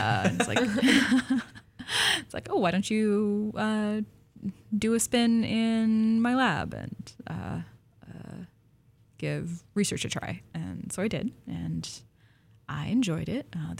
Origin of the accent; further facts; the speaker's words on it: Pacific Northwest, United States; I grew up in the Pacific Northwest.